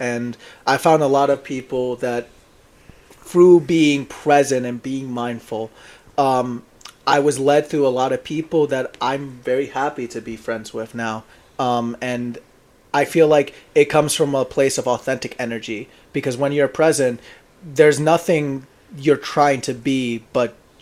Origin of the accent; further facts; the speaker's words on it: Forest Hills, New York, United States; now in Feasterville, United States; I'm 20 years old. I'm originally from Forest Hills, Queens. Now I live right over here around Feasterville, Pennsylvania.